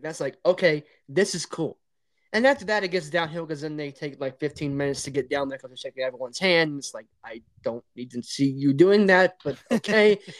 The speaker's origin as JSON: {"language": "English", "country": "United States", "said": "I will listen to what the president has to say. That's just, I'm American."}